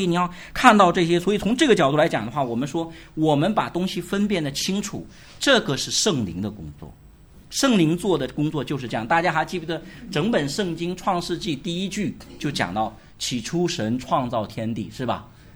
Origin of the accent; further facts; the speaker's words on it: China; 我们中国人有很多问题，出问题都是因为分得不清楚。